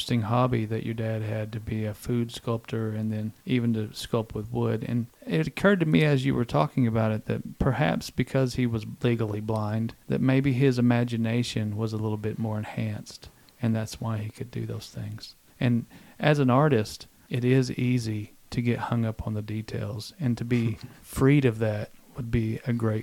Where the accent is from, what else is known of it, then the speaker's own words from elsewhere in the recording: Hot Springs, Arkansas, United States; also born or lived in Glenwood / Caddo Gap; I too had several different little towns that I would call home, my hometown, Hot Springs being one of them, Glenwood being another one. Actually, I'm more close to this really tiny town called Caddo Gap.